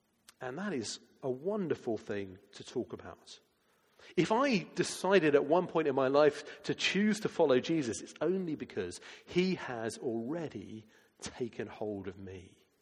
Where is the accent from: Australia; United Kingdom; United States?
United Kingdom; I guess because I'm British and that's what you do.